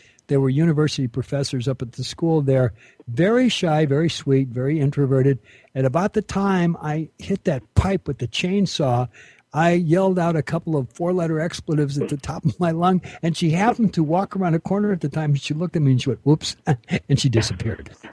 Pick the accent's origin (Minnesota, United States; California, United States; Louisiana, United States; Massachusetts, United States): California, United States; Los Angeles; moved away as an adult; also born or lived in Fairbanks, Alaska; I was brought up in the Los Angeles area, and when I was 41, 42 years old, I went to Fairbanks, Alaska. I was living in the interior for about 20-some-odd years.